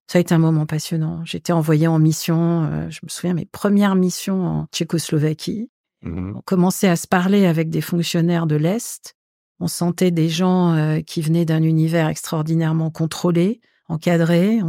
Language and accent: French; Algiers, Algiers Province, Algeria; born there; Je suis née à Alger juste après l'indépendance, ça vous donne une petite idée de la date, d'une famille pied-noir d'origine espagnole et italienne, qui était arrivée en Algérie au début du 19e siècle, au moment de la colonisation française.